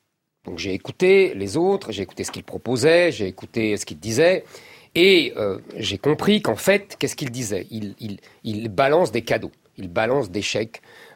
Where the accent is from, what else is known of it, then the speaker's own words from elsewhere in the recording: France; mes familles est née en Algérie. Je suis un Français de confession juive.